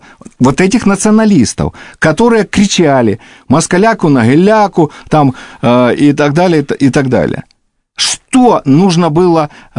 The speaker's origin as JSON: {"language": "Russian", "country": "Ukraine", "tie": "born or raised there", "said": "Я родился и вырос на Украине, на юге. Я там учился. Это моя родина."}